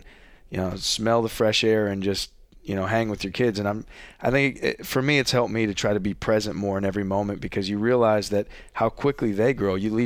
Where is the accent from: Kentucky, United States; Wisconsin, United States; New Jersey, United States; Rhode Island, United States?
Wisconsin, United States; Milwaukee; now in Iowa, United States; I'm originally from Milwaukee. But at the end of the day, this is home for us.